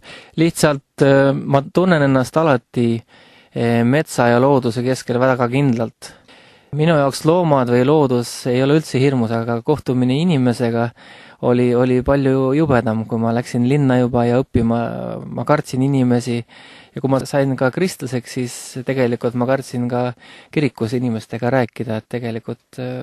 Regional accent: South Estonia, Estonia; Tegelikult kui ma kasvasin üles seal Eesti metsade keskel

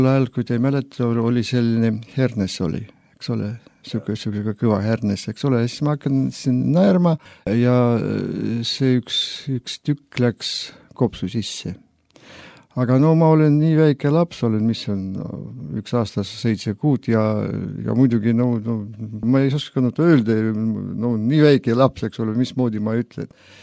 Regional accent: Kohtla-Järve, Ida-Viru County, Estonia; Pärit ma olen Ida-Virumaalt Kohtla-Järvelt

